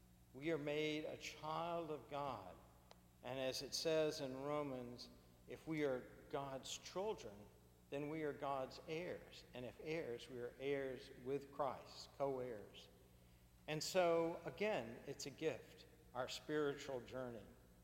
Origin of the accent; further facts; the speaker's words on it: Sanford, Florida, United States; when I was a child growing up in Florida, I was embarrassed by my inheritance. My parents were older. I was from one of the founding families of Sanford